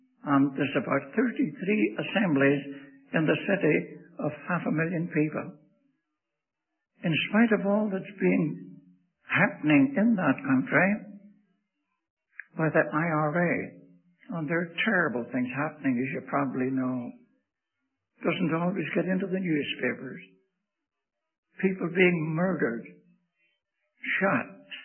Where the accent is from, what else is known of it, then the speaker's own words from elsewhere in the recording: Ireland; born there; I was born in Ireland. And when I went over to my native land in Ireland, I was there for a month